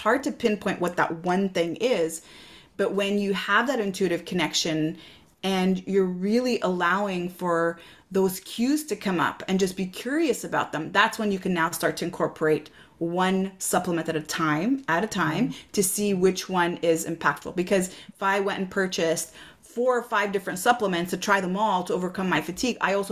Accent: Quebec, Canada; So, you know, I'm from Quebec.

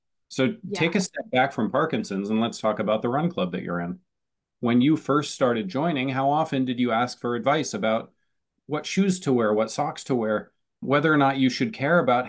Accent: Vermont, United States; I grew up in Northern Vermont. I had an amazing life.

